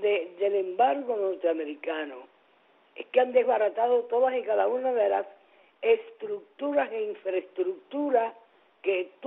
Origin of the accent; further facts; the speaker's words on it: Cuba; esta es una situación que, como cubana, igual que tú, cubana-americana, me duele